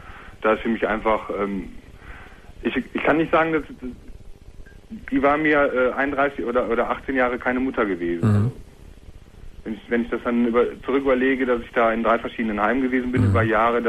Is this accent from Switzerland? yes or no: no; Düsseldorf, North Rhine-Westphalia, Germany; born there; ich bin in Düsseldorf geboren.